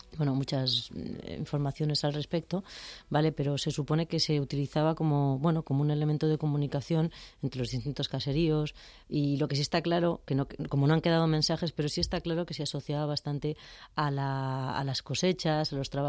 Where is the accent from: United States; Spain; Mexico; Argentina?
Spain; Vitoria, Basque Country; De Vitoria.